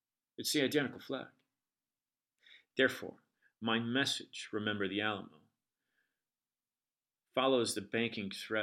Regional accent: Canada; I love Canadians, and I'm Canadian. My family's Canadian from 1646

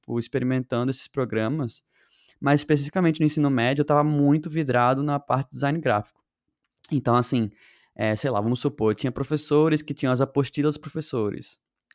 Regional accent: Recife, Pernambuco, Brazil; No caso que eu sou de Recife, né?

